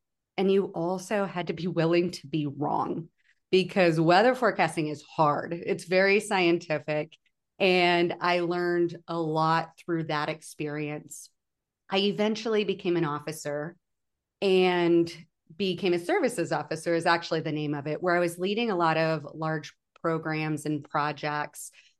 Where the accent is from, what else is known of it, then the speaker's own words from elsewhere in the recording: Macon, Missouri, United States; moved away as an adult; I was born and raised in Missouri in a very small town, northern Missouri. It's called Macon. And I spent, the first 17 years of my life there.